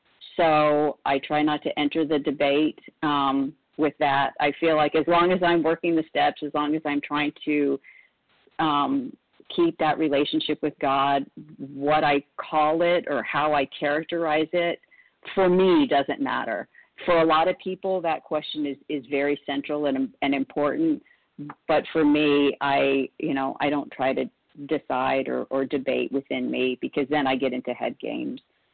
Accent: Arlington, Texas, United States; from Plano. I'm from Arlington originally, so I was your neighbor.

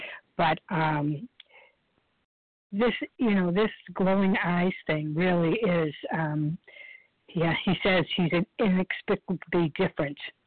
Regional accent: Boston, Massachusetts, United States; I come from the Boston area, and we've had a lot of very large meetings

